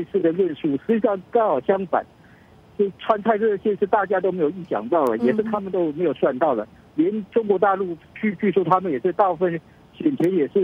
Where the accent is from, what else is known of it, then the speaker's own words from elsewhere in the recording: Taiwan; 首先我观察我们台湾这边一些比较亲中甚至比较亲统的